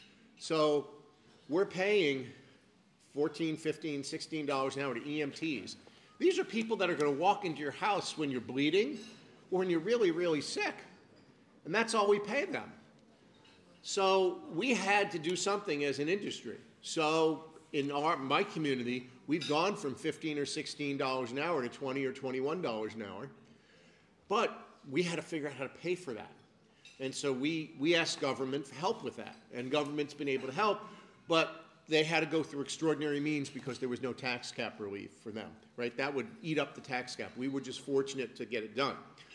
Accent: Albany County, New York, United States; I come from Albany County. We happened to do it many years ago.

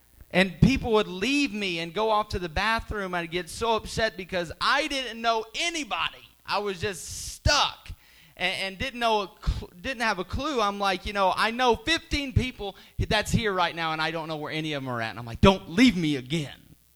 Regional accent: Pinckneyville, Illinois, United States; growing up in Pinckneyville, Illinois, I didn't know a whole lot of people. Growing up in a town of 4,500 people can kind of do that to a guy.

